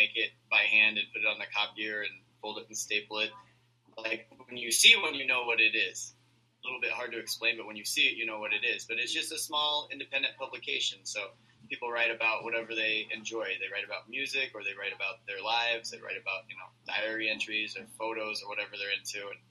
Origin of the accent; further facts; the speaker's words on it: Iowa, United States; now in Chicago, United States; Yeah, I grew up in Iowa, and I had just kind of gotten into zines. And when I was in Iowa, I had to like write letters and people would mail them to me. And when I moved to Chicago